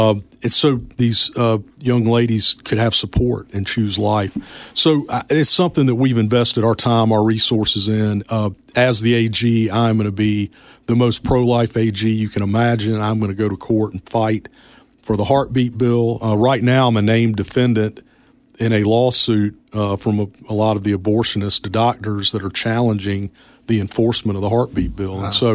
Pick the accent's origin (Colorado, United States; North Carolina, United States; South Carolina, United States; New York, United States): South Carolina, United States; because I was born and I was raised in South Carolina.